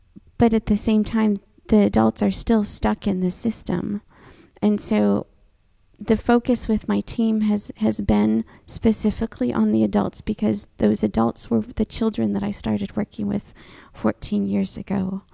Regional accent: United States; But they didn't want to listen to me because I'm just an American who thinks I know it all.

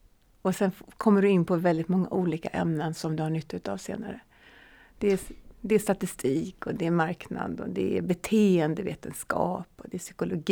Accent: Falkenberg, Halland County, Sweden; moved away as an adult; Ja, det har jag bott i 18 år sammanlagt.

